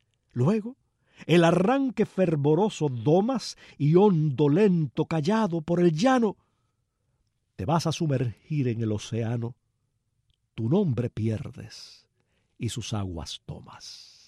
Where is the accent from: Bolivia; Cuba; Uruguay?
Cuba; Palma Soriano, Santiago de Cuba; now in Miami, United States; Aunque yo abandoné Palma Soriano, mi pueblo, hace muchos años, saber de Palma, tener noticias suyas, sigue siendo para mí, señoras y señores, motivo de gran alegría.